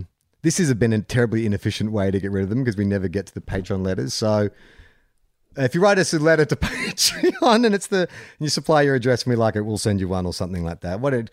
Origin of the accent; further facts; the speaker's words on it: New Zealand; now in Germany; I'm a Kiwi, but I live in Germany